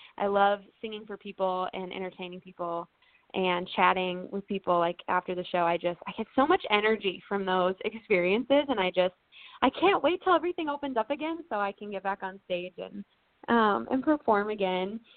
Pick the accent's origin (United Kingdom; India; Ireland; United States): United States; Minnesota; growing up in Minnesota, there weren't really things to just go and do.